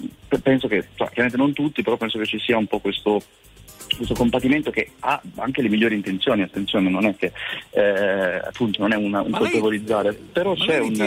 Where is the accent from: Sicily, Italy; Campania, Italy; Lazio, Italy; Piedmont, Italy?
Piedmont, Italy; Turin; moved away as an adult; now in Forlì, Italy; io sono al secondo anno di scienze diplomatiche qui a Unibo, però il campus di Forlì, sono di Torino, quindi sono fuori sede.